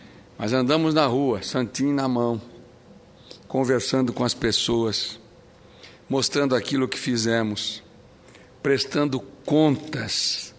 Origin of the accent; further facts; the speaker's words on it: Corumbá, Mato Grosso do Sul, Brazil; born there; Mato Grosso do Sul, meu estado, da minha Corumbá, a cidade onde eu nasci.